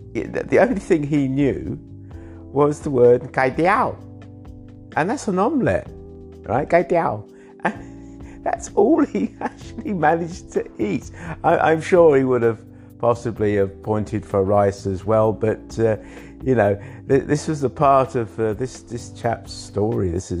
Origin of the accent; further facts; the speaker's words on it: England, United Kingdom; born there; And I'm saying, look, you know, I was born in England.